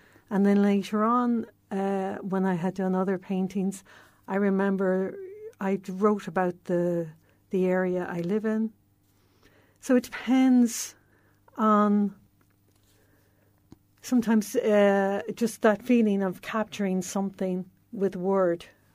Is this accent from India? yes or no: no; Dublin, Leinster, Ireland; moved away as an adult; I mean, I grew up in Dublin. I travelled when I was 18. I went travelling to Europe for a good few years.